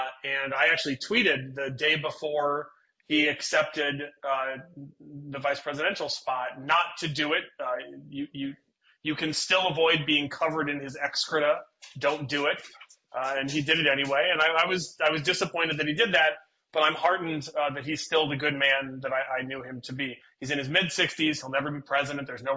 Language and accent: English; Fort Wayne, Indiana, United States; And I'm from Indiana, so whenever we had a conversation, I would always lead with the fact that I was from Fort Wayne, Indiana, and we'd have a nice conversation about that.